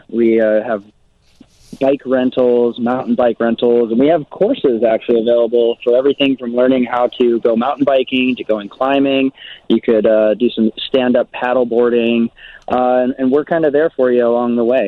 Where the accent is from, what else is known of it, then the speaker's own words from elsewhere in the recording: Twin Cities, Minnesota, United States; Oh, the Twin Cities.